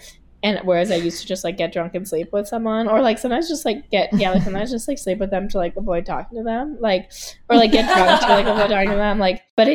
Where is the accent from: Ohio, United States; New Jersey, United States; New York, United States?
New York, United States; New York City; I grew up in New York City and I don't know.